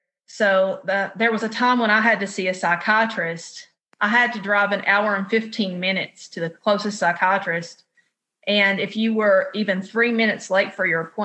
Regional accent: Appalachia, United States; And my journey with that as an Appalachian woman and a Gen Xer

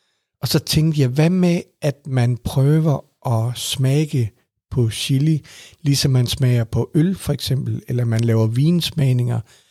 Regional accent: Aarhus, Central Denmark Region, Denmark; borgmesteren i Aarhus, hvor jeg kommer fra

